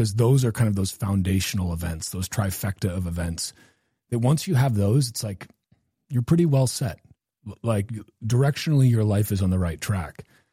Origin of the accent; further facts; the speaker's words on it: United States; because, you know, as an American, you like listening to a British person